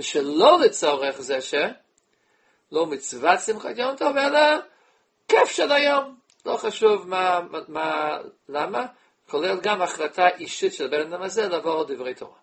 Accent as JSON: {"language": "Hebrew", "country": "United States", "tie": "born or raised there", "lives_now": "Israel", "said": "אני גדלתי במקום שלא היה שם עירוב, כמו כל העמים בארצות הברית"}